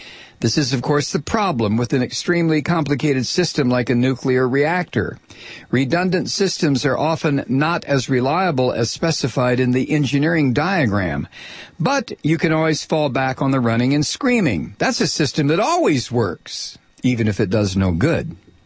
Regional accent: Toledo, Ohio, United States; Toledo, my hometown, that has failed several times.

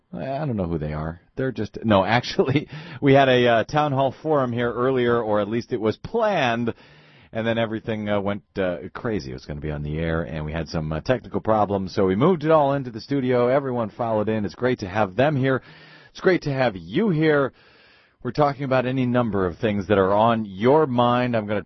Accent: Los Angeles, California, United States; That's where I'm from Los Angeles. That's where I live now.

